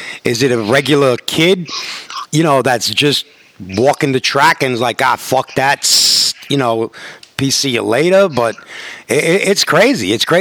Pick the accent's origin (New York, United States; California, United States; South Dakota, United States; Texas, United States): New York, United States; Okay, so me, I'm, you know, city kid, New York.